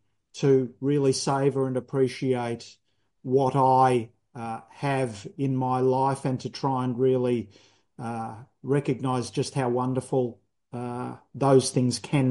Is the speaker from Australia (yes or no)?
yes; Sunshine, Victoria, Australia; I'm 55 years old now, and I was born in Sunshine in Melbourne's West. I had, if you like, the experience of growing up in a village. West Sunshine had a strong Maltese community, many migrants. My dad was a migrant.